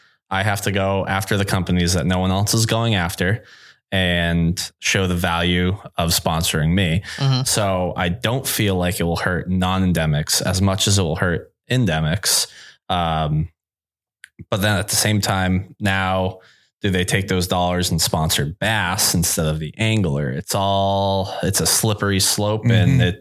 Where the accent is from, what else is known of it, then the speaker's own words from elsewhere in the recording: Northeast, United States; But I am from the Northeast.